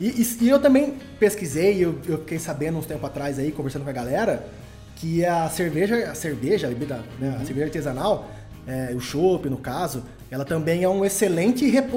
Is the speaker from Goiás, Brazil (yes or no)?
no; Araraquara, São Paulo, Brazil; now in Poços de Caldas, Brazil; eu sou natural de Araraquara.